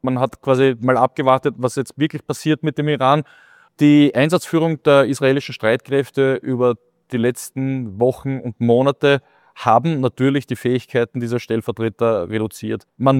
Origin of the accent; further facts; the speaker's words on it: Austria; Das ist so wie bei uns in Österreich von der Konzeption her.